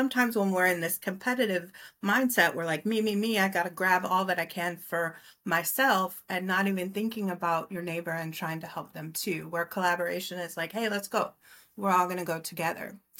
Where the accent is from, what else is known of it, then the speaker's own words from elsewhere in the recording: Iowa, United States; now in California, United States; I'm actually from Iowa, but I live in California.